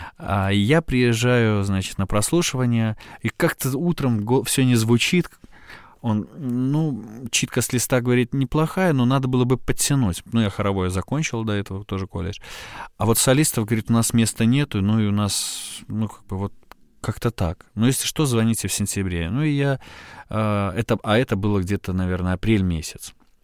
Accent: Bykhaw, Mogilev Region, Belarus; born there; я родился в Быхове, маленький город, Могилевская область, Белоруссия.

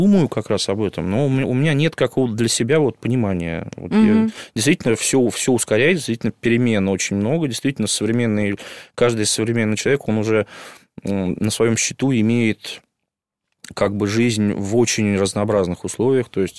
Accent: Moscow, Russia; я вырос в центре, на Садовом кольце, вот, но потом меня как-то жизнь кидала, я все на окраины отдалялся

